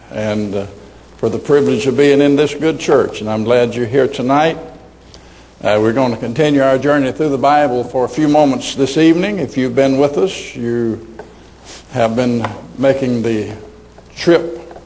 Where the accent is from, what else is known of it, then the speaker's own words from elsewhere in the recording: Arkansas, United States; born there; Now, I was born in Arkansas. It puts me way down on the academic level.